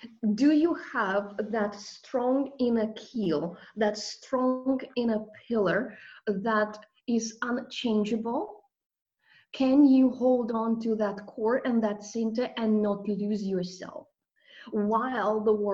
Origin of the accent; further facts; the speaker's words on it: Russia; English is a second language; Let's say growing up in Russia taught me a lot about intrinsic spirituality. It taught me about magic that is woven into everyday existence, especially with fairy tales, with literature, with folklore, with little traditions that we have.